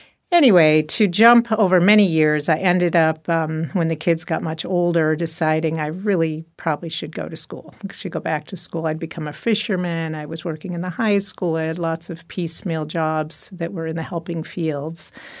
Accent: Detroit, Michigan, United States; I grew up in Detroit. I'll just start back there.

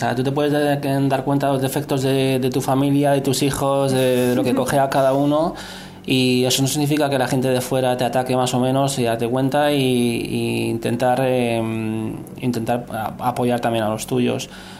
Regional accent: Spain; now in Israel; Y allí en Israel hacemos muchas cosas como españoles. En principio, siempre que están conmigo los niños, solamente hablamos en español.

